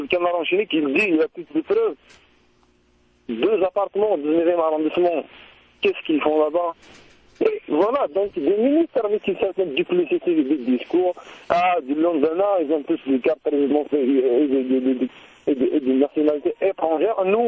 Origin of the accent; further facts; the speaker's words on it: Algeria; moved away; Moi, ça fait pas longtemps que j'ai quitté l'Algérie, mais j'ai vu avec mes propres yeux, c'est le passe-passe, c'est le passe-droit